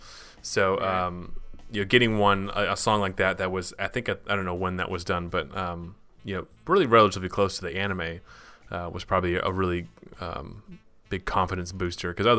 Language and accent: English; Tampa, Florida, United States; I grew up in Tampa, which is even worse.